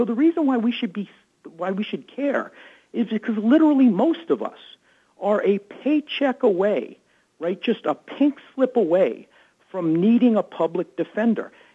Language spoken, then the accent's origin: English; Atlanta, Georgia, United States; There was an HBO screening in my hometown of Atlanta just a couple of weeks ago